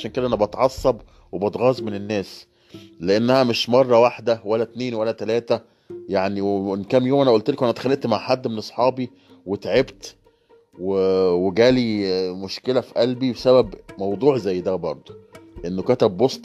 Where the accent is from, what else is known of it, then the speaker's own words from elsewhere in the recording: Egypt; احنا كمصريين بناكل جبنة قديمة مدودة مليانة بكتيريا